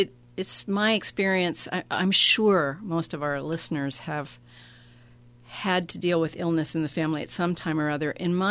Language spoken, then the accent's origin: English; North Carolina, United States; Nevertheless, it's a lot like the area where I grew up in North Carolina.